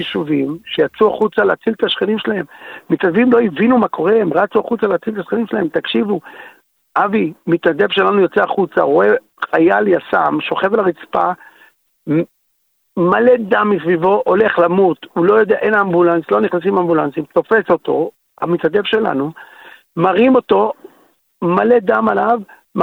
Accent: United States; I'm proud to be a Jew, I'm proud to be Israeli, I'm proud to be American. אני אמריקאי

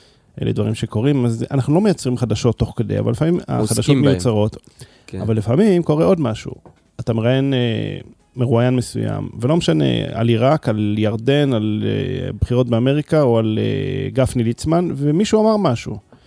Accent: Jerusalem, Jerusalem District, Israel; אני גדלתי במאה השורים

